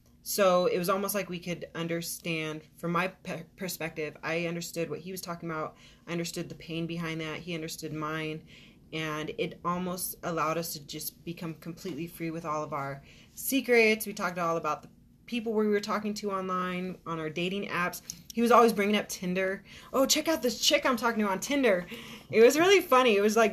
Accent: Arizona, United States; And I don't know how to drive in snow. I'm from Arizona, so 16 years. I don't know how to drive in snow.

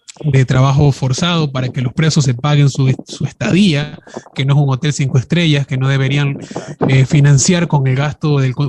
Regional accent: Ecuador; Obvio, soy de Ecuador, soy de Ecuador. No, no te puedo dar ciudad exacta, pero todo el mundo sabe de dónde soy.

